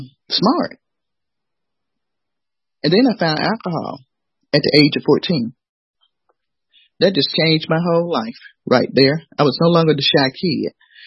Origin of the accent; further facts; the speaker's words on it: Atlanta, Georgia, United States; I was born in 1958, which makes me 63. And I'm from Atlanta. I've been here all my life, except for a few years where I left and went to the military.